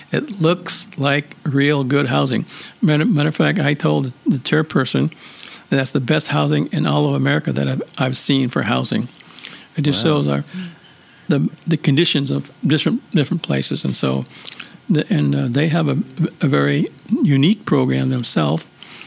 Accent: Upper Lake, California, United States; Yeah, so I grew up in the Upper Lake Rancheria. It was a small rancheria when we had no fire, no electricity, no water.

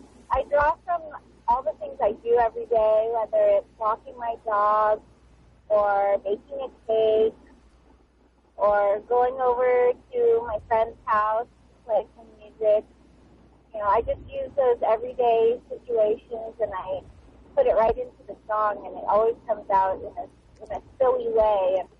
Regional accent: Petaluma, California, United States; I am from Petaluma, and I'm driving from Petaluma right now to the show.

